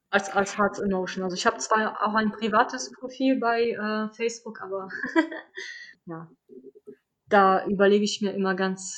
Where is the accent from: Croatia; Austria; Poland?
Poland; German is a second language; Ich war, glaube ich, mit 14 das letzte Mal in Polen und da haben sie mich auch schon gefragt, woher ich komme, weil ich klinge nicht wie aus Polen, aber ne, und hier werde ich immer gefragt, woher ich komme, weil mein Akzent ja auch nicht ganz deutsch klingt.